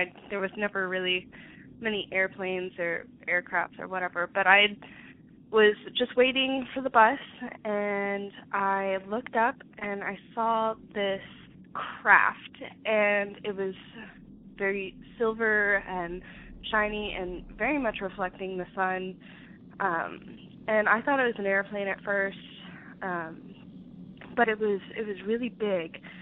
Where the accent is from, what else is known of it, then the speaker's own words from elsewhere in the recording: Texas, United States; I'm from Texas.